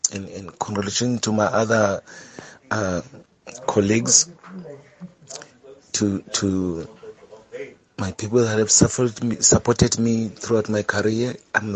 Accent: Khayelitsha, Western Cape, South Africa; I'm from Khayelitsha.

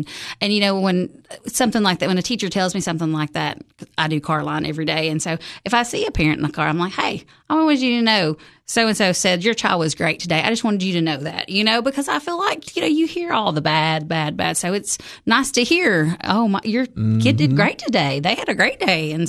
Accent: Monterey, Tennessee, United States; And because I grew up here in Putnam County, so I'm a Monterey girl. I went to Monterey, went to Uffelman in Monterey High School.

